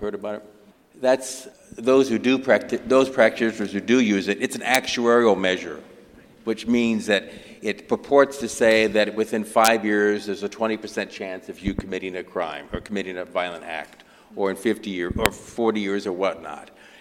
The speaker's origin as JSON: {"language": "English", "town": "Lima", "region": "Ohio", "country": "United States", "tie": "born or raised there", "said": "In my hometown of Lima, Ohio, it was Lima State Hospital"}